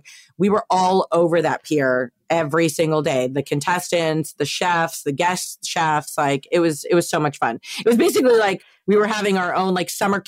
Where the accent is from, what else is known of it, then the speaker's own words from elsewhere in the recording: East Coast, United States; Like growing up on the East Coast, and obviously like all my family still lives on the East Coast.